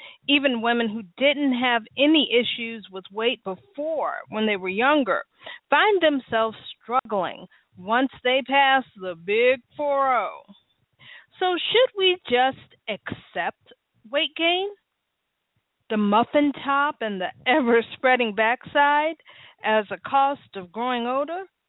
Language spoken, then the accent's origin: English; Cleveland, Ohio, United States; now in Charlotte, United States; I live in Charlotte now. I'm originally from Cleveland.